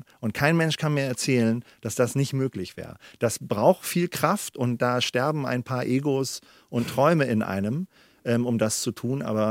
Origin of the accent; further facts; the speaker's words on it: Northern Germany, Germany; Ja, ich bin ja Norddeutscher.